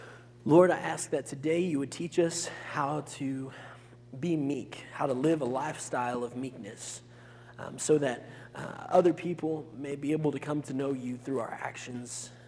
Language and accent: English; Phoenix, Arizona, United States; growing up, I grew up in Phoenix, Arizona